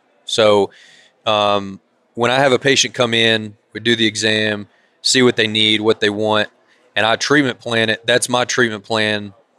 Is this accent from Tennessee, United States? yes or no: yes; Nashville, Tennessee, United States; born there; Hey, I was born in Tennessee. I was born in Nash, Vegas.